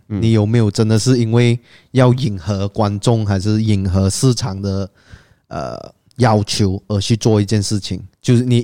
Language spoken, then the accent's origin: Chinese; Malaysia; at least 在我们马来西亚这边